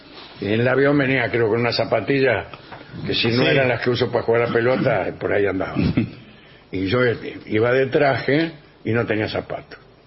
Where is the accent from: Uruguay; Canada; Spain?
Canada; Winnipeg, Manitoba; Hola, mis estimados vengadores … de Winnipeg, Manitoba, en Canadá.